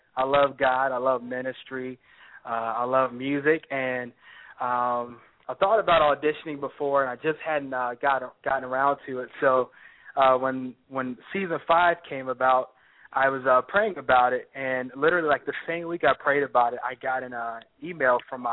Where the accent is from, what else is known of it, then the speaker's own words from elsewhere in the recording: Virginia Beach, Virginia, United States; Well, I'm from Virginia Beach, so I'm a beach boy.